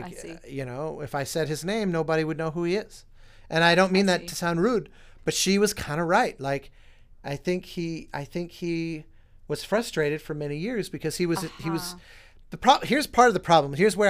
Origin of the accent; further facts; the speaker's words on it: Colorado, United States; Because I was definitely told those same things growing up in Colorado. I was the only composer anybody ever met.